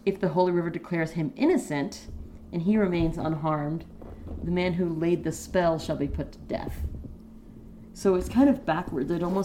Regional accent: Connecticut, United States; also born or lived in Massachusetts; Because I grew up in Connecticut and I lived in Massachusetts for 6 years.

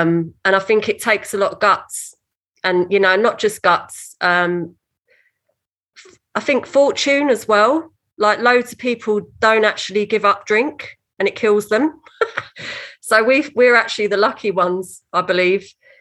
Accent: London, United Kingdom; from London. You're right, but actually not really from London. I'm half Scottish and half Irish.

